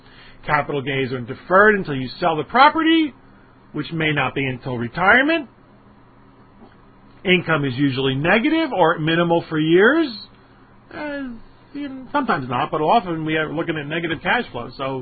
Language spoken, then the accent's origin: English; Philadelphia, Pennsylvania, United States; I'm from Philadelphia. Everybody in Philadelphia has a good friend.